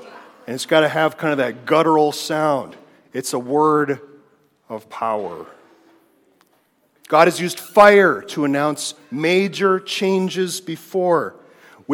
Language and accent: English; Midwest, United States; Clearly, see, I grew up in the Midwest where we actually have tornadoes and windstorms